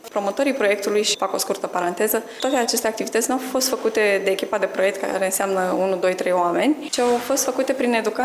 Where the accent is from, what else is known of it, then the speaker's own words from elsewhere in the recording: Iași, Iași County, Romania; Important a fost pentru noi, ca ieșeni